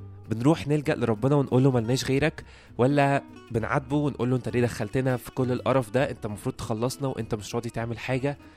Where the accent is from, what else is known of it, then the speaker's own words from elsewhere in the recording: Egypt; للأسف يعني إحنا كشعب مصري عندنا طبيعة شوية غريبة